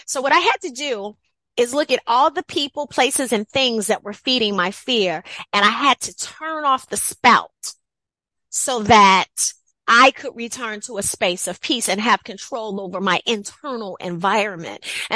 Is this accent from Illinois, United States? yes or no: yes; Chicago, Illinois, United States; I grew up in Chicago, in the south side of Chicago, and there was a lot of activity happening all around